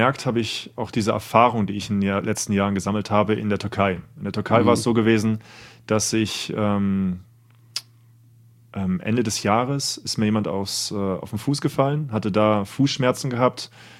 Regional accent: Cologne, North Rhine-Westphalia, Germany; Ich bin ein Kölscher Jung. Ja.

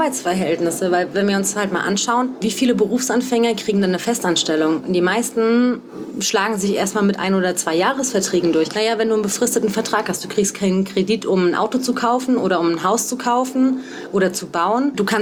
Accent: Saarland, Germany; Also ich komme ja aus dem Saarland

